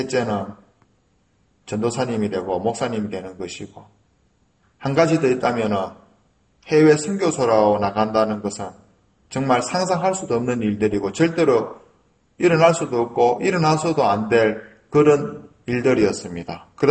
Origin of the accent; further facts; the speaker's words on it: South Gyeongsang, South Korea; accent: Gyeongsang dialect; 경상도 시골 촌놈이기 때문에 사투리가 아주 심합니다.